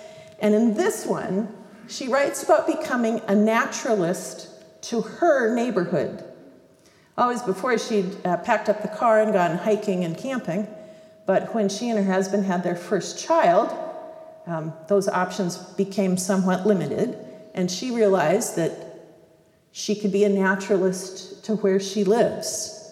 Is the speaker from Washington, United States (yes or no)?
yes; Port Angeles, Washington, United States; I was born and raised in Port Angeles, Washington, which is west of Seattle, right in the middle of the north coast of the Olympic Peninsula, right across from Victoria, BC.